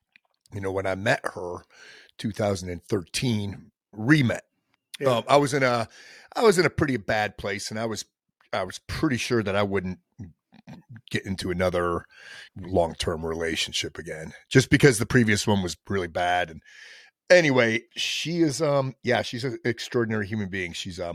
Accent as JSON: {"language": "English", "region": "Connecticut", "country": "United States", "tie": "born or raised there", "said": "Originally from Connecticut. So grew up there."}